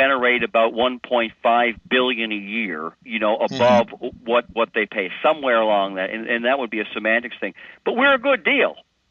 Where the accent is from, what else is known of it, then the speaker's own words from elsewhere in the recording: Nova Scotia, Canada; I grew up in Nova Scotia, so what happened with the steel mills and the coal mines